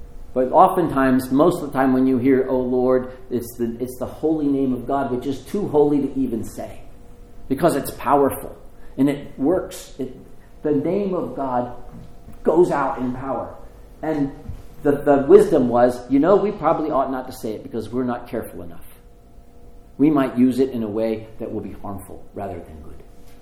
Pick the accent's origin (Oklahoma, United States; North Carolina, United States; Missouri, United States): North Carolina, United States; I came from North Carolina for this?